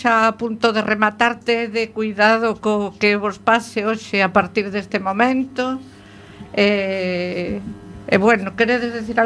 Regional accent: Galicia, Spain; ti eres a encarga de decirle aos portugueses como somos os galegos.

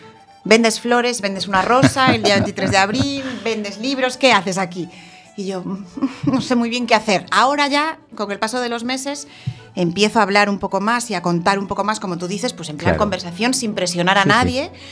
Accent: Ourense, Galicia, Spain; yo soy de Orense y me hizo muchísima ilusión también ir allí

